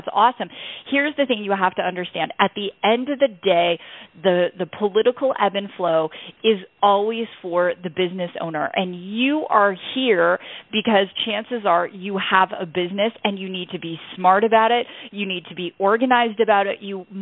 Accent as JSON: {"language": "English", "country": "Canada", "lives_now": "United States", "said": "And, hey, folks, I'm Canadian. Cool. I live in the U.S. now."}